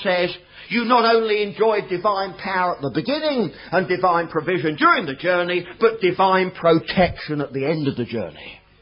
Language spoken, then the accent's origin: English; England, United Kingdom; But I was brought up on Sankis, an excellent hymn book, if you'll allow Sassenach to say that.